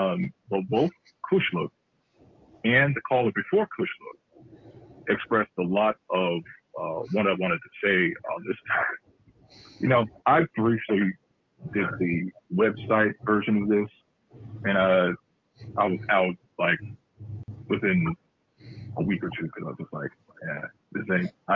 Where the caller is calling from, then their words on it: Cleveland, Ohio, United States; I am calling from Cleveland, Ohio.